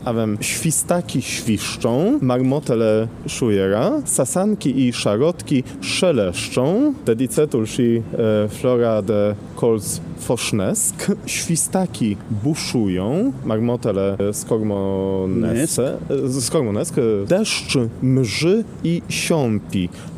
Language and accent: Romanian; Kraków, Lesser Poland, Poland; Romanian is a second language; Craków. Este orașul meu natal, fosta capitală a Poloniei, oraș foarte frumos, care tot timpul este recomandat pentru a vizita.